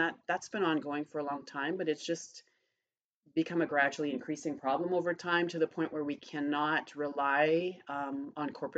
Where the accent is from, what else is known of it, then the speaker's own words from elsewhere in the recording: Canada; We're Canadian and so and living right near the border.